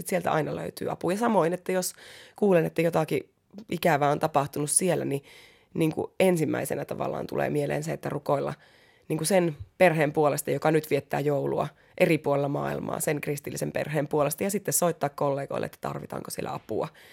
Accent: Eastern Finland, Finland; now in Helsinki, Finland; mie oon kokenut Helsinkiin muutettua, niin mä oon Itä-Suomesta tosiaan kotoisin, niin että on välillä vaikea olla myös yksin.

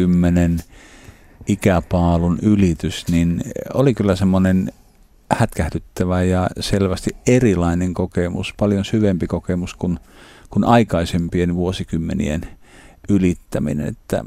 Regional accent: Nilsiä, North Savo, Finland; olen kotoisin Savosta, Nilsiästä, Herännäisyyden sydänmailta, jossa ukko Paavo Ruotsalainen aikanaan asui ja tunnen hyvin Herännäisyyden perintöä.

